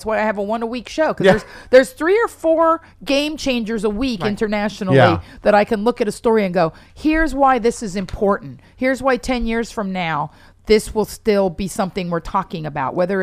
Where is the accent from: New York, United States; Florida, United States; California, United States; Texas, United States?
Florida, United States; Miami; So, yeah, born and raised in Miami, started comedy about 20 years ago.